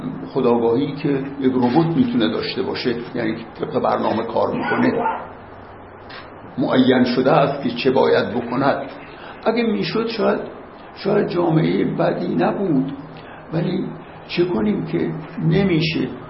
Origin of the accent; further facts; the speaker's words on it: Iran; من ایرانی هستم و جدا از ایران نمیتونم خودمو تصور بکنم،